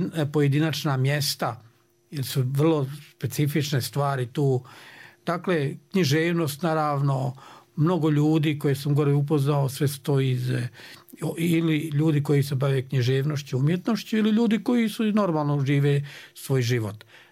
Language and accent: Serbian; Usorci, Republika Srpska, Bosnia & Herzegovina; Odakle sam ja išao u školu, prvo sam išao u Usorce i još tu luku, a zatim Sanski most, pa i u Prijedor, uvijek vozom